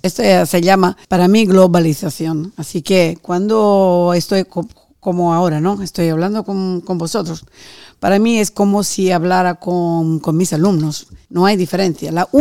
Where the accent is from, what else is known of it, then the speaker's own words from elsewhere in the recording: Augusta, Sicily, Italy; Spanish is a second language; vengo de Italia, precisamente de Sicilia, un pequeñito país, pueblo que se llama Augusta, cerca del mar.